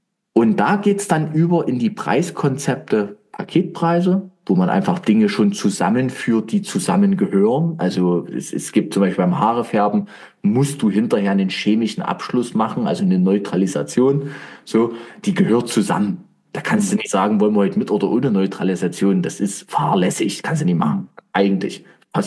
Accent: Weinböhla, Saxony, Germany

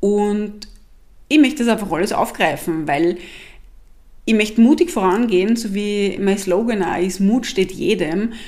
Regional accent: Styria, Austria; now in Vienna, Austria; ich bin gebürtige Steirerin, und mein Podcast wird genauso in diesem Dialekt, den ich halt immer noch habe, auch wenn ich schon seit über 20 Jahren in Wien bin, aufgenommen

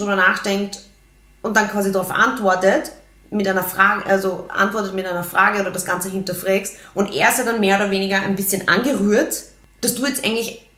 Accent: Austria; dass wir unterschiedliche Lebensstile haben und anders mit Dingen umgehen und charakterlich grundsätzlich als Österreicher anders sind

